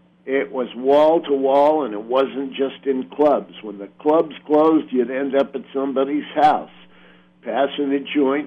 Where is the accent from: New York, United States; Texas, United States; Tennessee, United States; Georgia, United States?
New York, United States; Manhattan; I'm from Manhattan, so we spent the first half hour just like insulting each other.